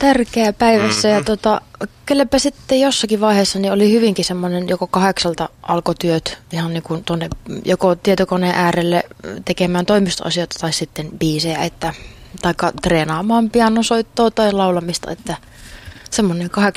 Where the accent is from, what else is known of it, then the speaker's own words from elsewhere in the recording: Oulu, North Ostrobothnia, Finland; moved away; mä muutin just Oulusta opiskelemaan